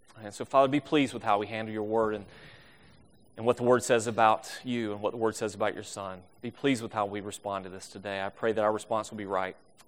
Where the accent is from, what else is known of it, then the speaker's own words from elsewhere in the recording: Charlotte, North Carolina, United States; In fact, it's my hometown, Charlotte, North Carolina.